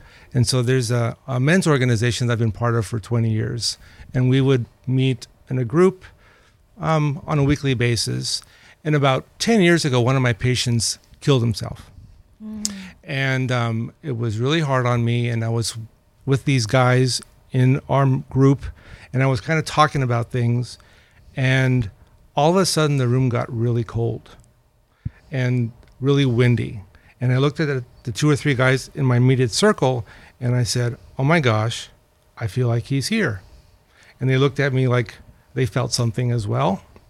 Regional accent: Los Angeles, California, United States; Los Angeles.

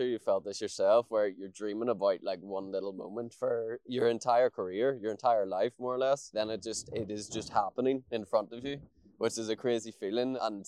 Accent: Newtownards, Northern Ireland, United Kingdom; now in Bangor, United Kingdom; We're in Bangor, County Down, close to my hometown of Newton Ards, but I have recently bought a house here in Bangor.

